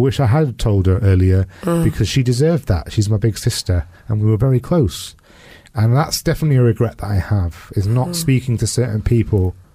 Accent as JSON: {"language": "English", "country": "United Kingdom", "tie": "born or raised there", "said": "for somebody who was born in the 80s, grew up in the 80s and 90s, as a British Pakistani Muslim man who was gay"}